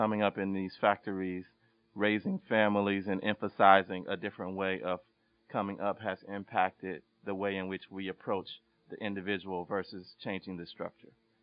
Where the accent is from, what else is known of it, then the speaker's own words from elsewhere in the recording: Cleveland, Ohio, United States; My question, and I'm from Cleveland, so you really speak to a lot of my upbringing.